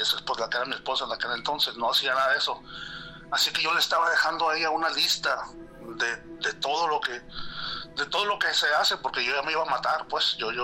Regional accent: Sonora, Mexico; now in Chandler, United States; soy de Sonora, pero vivo acá en Chandler, Arizona.

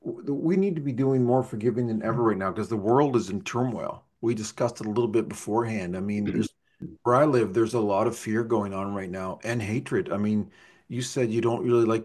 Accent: Canada; I'm a Canadian. I want to be a Canadian.

